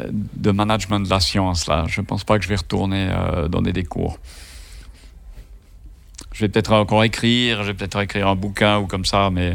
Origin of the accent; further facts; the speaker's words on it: Switzerland; Puis moi je venais de débarquer des États-Unis, donc ils ont dû rater un épisode, mais c'était sympa qu'ils reconnaissent l'arrivée, le retour d'un Suisse en Suisse.